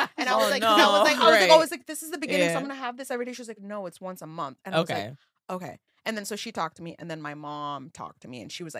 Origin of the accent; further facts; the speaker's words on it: Kenya; I grew up in Kenya where unfortunately labor is very cheap and both of my parents worked.